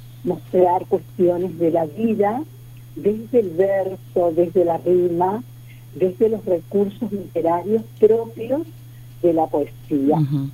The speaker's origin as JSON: {"language": "Spanish", "town": "Charata", "region": "Chaco", "country": "Argentina", "tie": "born there", "said": "nací en Charata, pero vivo hace 32 años en Resistencia. Uh-huh. Estoy radicada acá, trabajo acá, trabajé acá"}